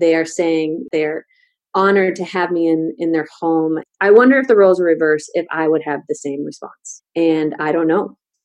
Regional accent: United States; So being in the Northeast Syria was challenging for me personally as an American

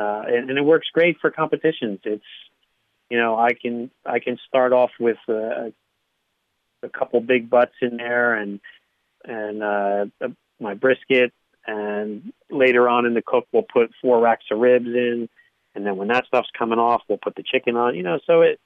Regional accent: New Jersey, United States; Just because I'm from Jersey, you know, making fun of me.

